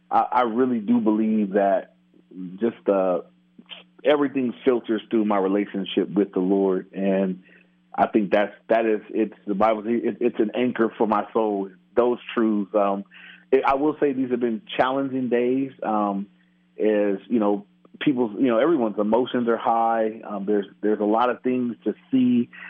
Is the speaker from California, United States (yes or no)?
yes; Inglewood, California, United States; Yeah, I grew up in Inglewood, which is in near L.A.